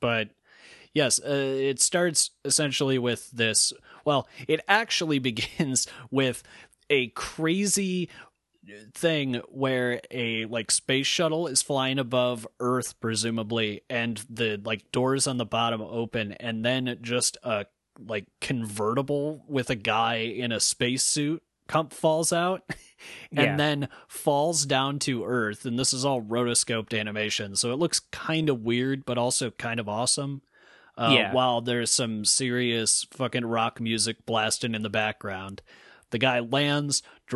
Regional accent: Midwest, United States; I don't know French. I'm just a Midwesterner.

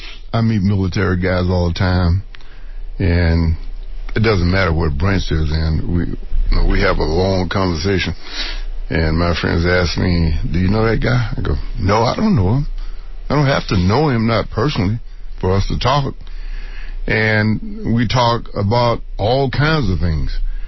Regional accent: the South, United States; I grew up in the South segregated schools.

